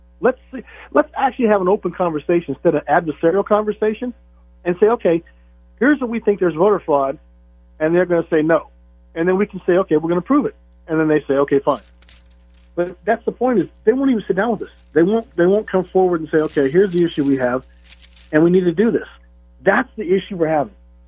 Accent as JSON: {"language": "English", "town": "Las Vegas", "region": "Nevada", "country": "United States", "tie": "born or raised there", "said": "I'm doing this as … who was born and raised here, Pat. I was born and raised in Nevada. I was born and raised in Las Vegas."}